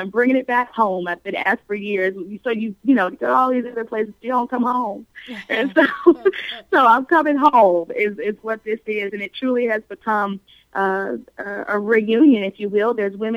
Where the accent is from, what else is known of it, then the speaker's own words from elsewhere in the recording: Maryland, United States; now in Greensboro, United States; I run a full-service event planning company based here in Greensboro, North Carolina. I'm originally from Maryland